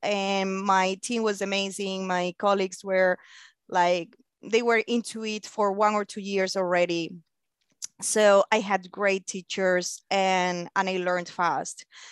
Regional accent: Seville, Andalusia, Spain; I was coming back from England from working there in an internship, in a university internship, and I started working in an agency in my city in Seville.

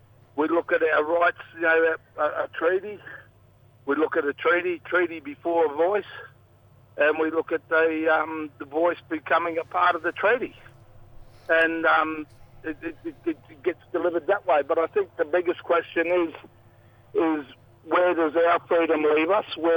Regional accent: Cunnamulla, Queensland, Australia; from Cullamulla, southwest Queensland, Murray.

